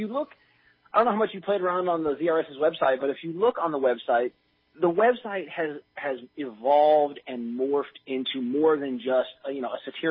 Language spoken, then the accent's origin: English; Montana, United States; I'm from Montana.